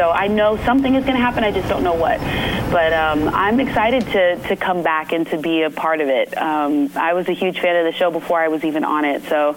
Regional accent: Arizona, United States; I grew up in Arizona as well, so I love desert landscape

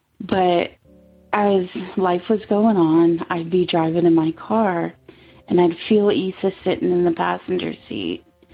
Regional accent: Virginia, United States; I'm from Virginia. I'm 33.

